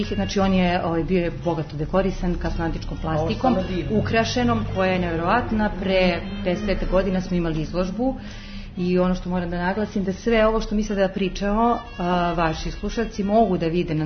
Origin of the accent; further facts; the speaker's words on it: Čačak, Moravica District, Serbia; ne samo kod nas u Čačku